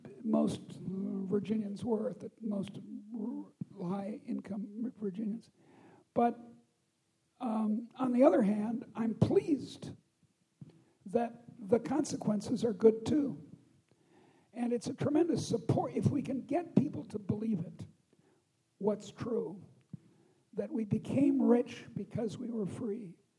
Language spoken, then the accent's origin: English; Chicago, Illinois, United States; This is my hometown. I'm shocked. I come from Chicago. We're very proud of our architecture.